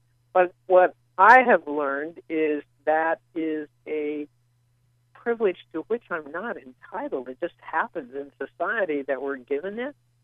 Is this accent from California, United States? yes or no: yes; Long Beach, California, United States; I grew up in Long Beach, California